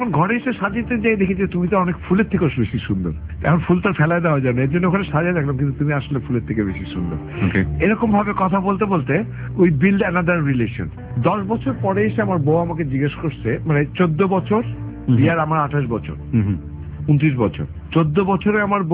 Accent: Bangladesh; আমি যে বাংলাদেশি ইয়েতে বড় হয়েছি

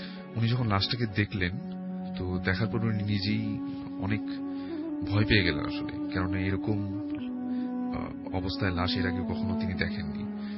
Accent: Dhaka, Dhaka Division, Bangladesh; পুরান ঢাকা থেকে এসেছি

